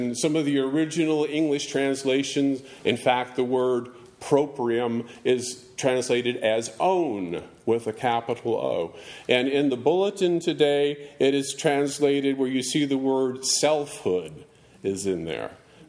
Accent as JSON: {"language": "English", "region": "the South", "country": "United States", "said": "because I'm from the South."}